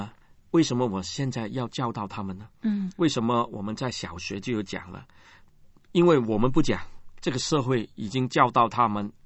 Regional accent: Hong Kong; 其实呢，我们香港人呢，我们是都应该负责任的

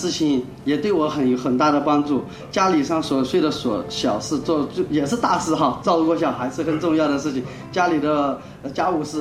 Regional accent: Anhui, China; 因为他是江苏的，我是安徽的

